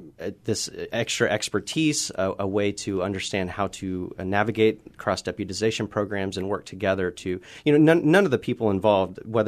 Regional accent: Norman, Oklahoma, United States; You know, I grew up here in Norman, Oklahoma.

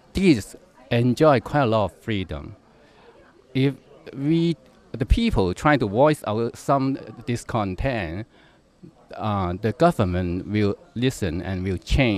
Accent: Hong Kong; I'm from Hong Kong, and I'm a theater director and a playwright.

